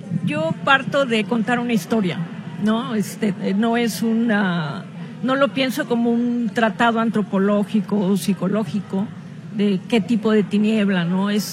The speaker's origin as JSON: {"language": "Spanish", "region": "Veracruz", "country": "Mexico", "said": "soy de Veracruz"}